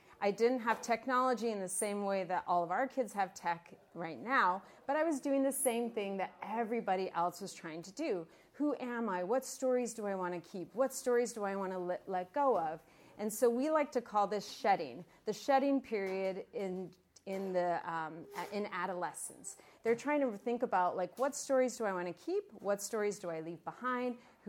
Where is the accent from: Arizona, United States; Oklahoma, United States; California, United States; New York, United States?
Arizona, United States; Tucson; last year I was in Tucson, Arizona, and I got to go visit my hometown, and I ended up going to my elementary school with my kids